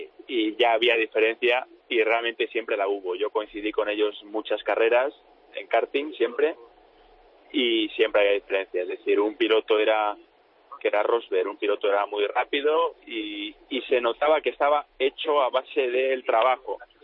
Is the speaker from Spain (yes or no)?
yes; Spain; como españoles que somos